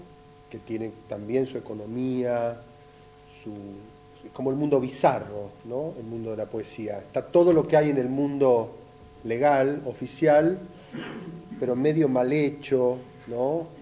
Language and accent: Spanish; Argentina; ya no podremos jamás volver a esa idea completamente fantástica, supersticiosa de que somos un país europeo